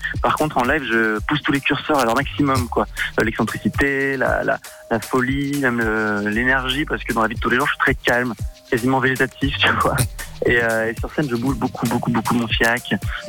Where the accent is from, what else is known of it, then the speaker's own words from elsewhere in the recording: Uccle, Brussels, Belgium; born there; C'est vrai, bah, je suis né à Uccle, mais j'ai pas fait ma jeunesse là-bas.